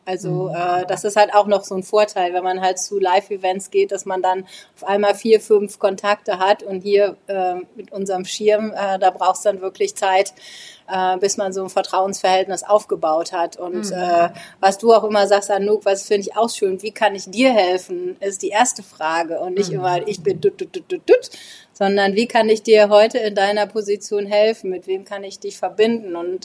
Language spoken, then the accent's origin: German; Essen, North Rhine-Westphalia, Germany; Aus dem Ruhrpott, aus Essen.